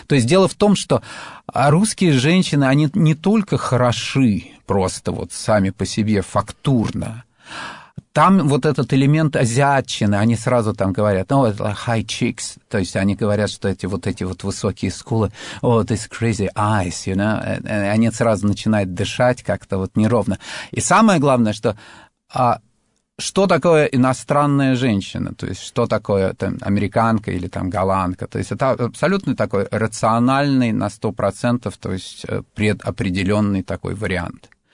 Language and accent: Russian; Moscow, Russia; Я абсолютно городской человек, я... Вырос в Москве на Таганке